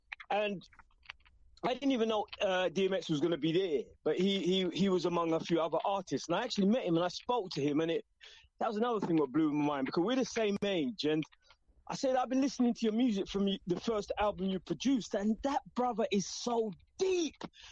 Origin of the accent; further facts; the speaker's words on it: London, United Kingdom; And then I grew up in East London. Most of the groups who got into hip hop came from East London.